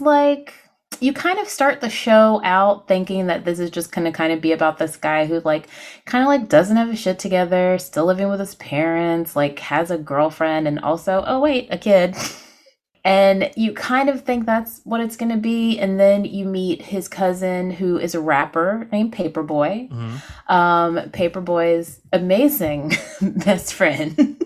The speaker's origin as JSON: {"language": "English", "town": "McDonough", "region": "Georgia", "country": "United States", "said": "So for those who don't know, I'm from Metro Atlanta. I'm from a town called McDonough. It's 30 miles south of Atlanta."}